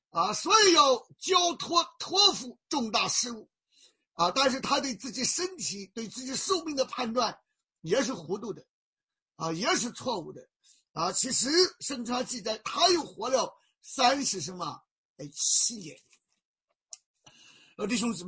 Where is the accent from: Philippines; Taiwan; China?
China; Shandong; 那我小的时候在山东，那我们就知道山东人男子汉